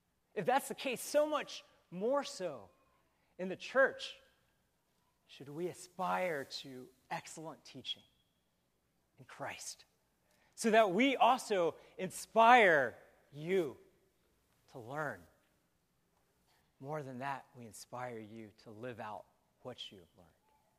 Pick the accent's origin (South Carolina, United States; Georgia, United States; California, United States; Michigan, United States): Georgia, United States; Atlanta; born there; Taiwan, which is my ancestral land, even though I was born in Atlanta.